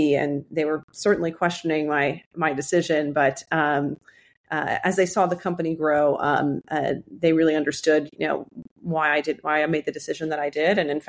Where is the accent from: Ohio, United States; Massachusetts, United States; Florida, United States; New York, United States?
New York, United States; Flushing; So I grew up in Flushing, Queens. Most people know Flushing, Queens from The Nanny. So that's where I grew up.